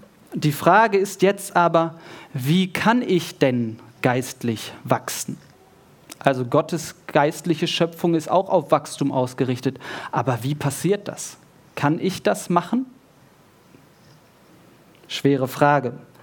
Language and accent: German; Bielefeld, North Rhine-Westphalia, Germany; ursprünglich kommen wir aus dem Raum Bielefeld, also noch ein Stückchen weiter im Norden.